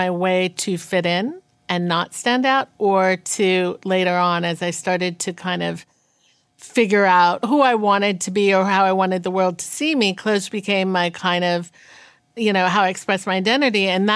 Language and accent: English; California, United States; also born or lived in New York; like I was born in New York, but raised in Northern California.